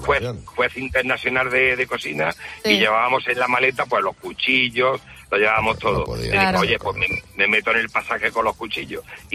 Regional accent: Iznájar, Andalusia, Spain; Bueno, soy de Córdoba, de un pueblo de Iznájar.

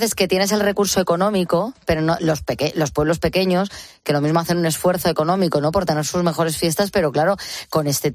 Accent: Madrid, Community of Madrid, Spain; no sé si es porque soy de Madrid y aquí no hay esa tradición

